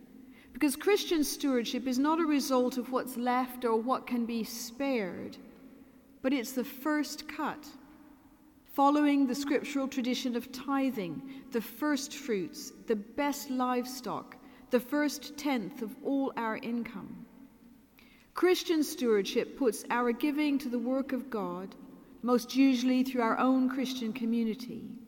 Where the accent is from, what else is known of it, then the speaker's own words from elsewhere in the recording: United Kingdom; I'm both British and American